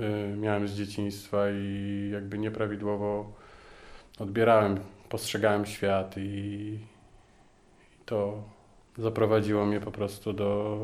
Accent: Węgorzewo, Warmian-Masurian Voivodeship, Poland; moved away as an adult; also born or lived in Warsaw / Łódź; now in Pabianice, Poland; ja ogólnie pochodzę z województwa warmińsko-mazurskiego, z Węgorzewa. Tam się urodziłem, tam żyłem do 19 roku życia. Później poszedłem do wojska i po wojsku wyjechałem do Warszawy. Tam pracowałem 7 lat. Później się przeprowadziłem do Łodzi. No i od 5 lat mieszkam

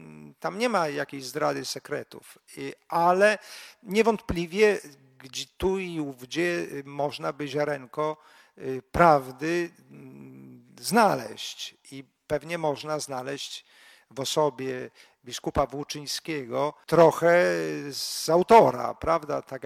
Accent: Białystok, Podlaskie Voivodeship, Poland; Ja jestem białostoczaninem i dlatego Sandomierz znałem raczej z wycieczek szkolnych.

